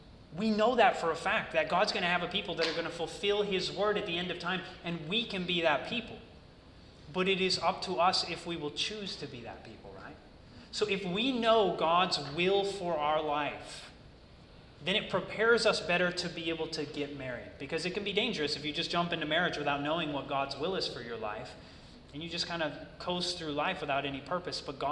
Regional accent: United States; And you know, my mindset growing up in America, and, you know, not of our faith at all, you know, to me, that was so far beyond my recognition.

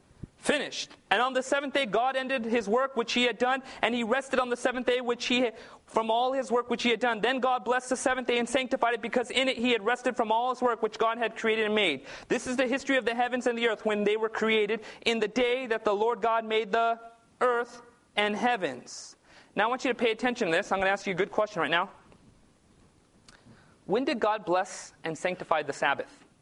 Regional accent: California, United States; I grew up in Southern California.

